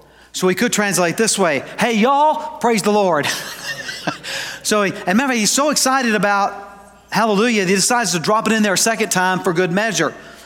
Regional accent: the South, United States; Now, you understand, I was raised in the South. I mean, there were woods everywhere

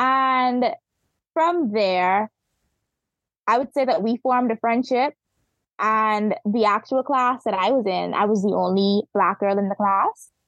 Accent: Bahamas; also born or lived in United Kingdom; I am from the Bahamas, and I started my law school journey right here at home in the Bahamas. And I studied at the College of the Bahamas, where I did my associate's degree in law and criminal justice. And then from there, I moved to the United Kingdom

